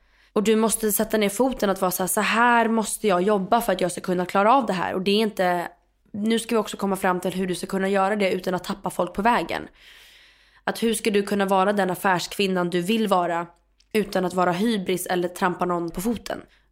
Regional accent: Stockholm, Stockholm County, Sweden; jag är uppvuxen och född på Grevgatan. Mitt på Karlaplan.

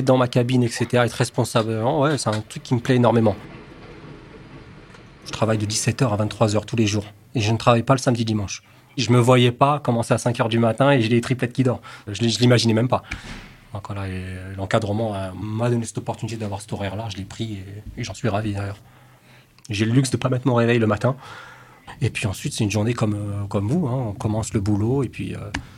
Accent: Colombes, Île-de-France, France; J'ai grandi à Colombes, dans le 92.

